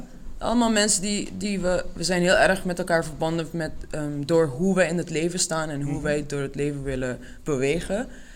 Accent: Curaçao; now in Netherlands; ik kom uit Curaçao, dus ik kom hier en ik heb geen familie of geen... Niet echt een community.

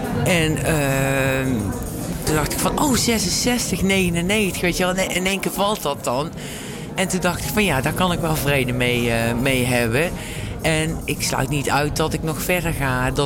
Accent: Vlijmen, North Brabant, Netherlands; ik kom uit Brabant, zoals jullie horen, uit Zetterenbosch. Vlijmen om precies te zijn.

